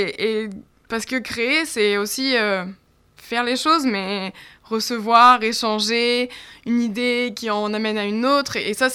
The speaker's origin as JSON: {"language": "French", "town": "Arras", "region": "Hauts-de-France", "country": "France", "tie": "born there", "said": "Non, j'étais la seule d'Arras. Et du coup, parce que comme je suis née à Arras et j'ai fait mes études à Arras, ça me fait toujours plaisir de revenir ici."}